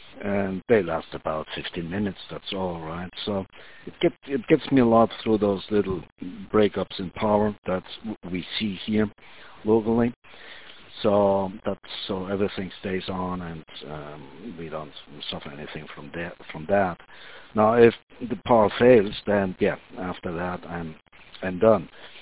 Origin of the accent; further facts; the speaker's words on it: Argentina; English is a second language; I traveled a little bit to my home country, Argentina, visit family and friends.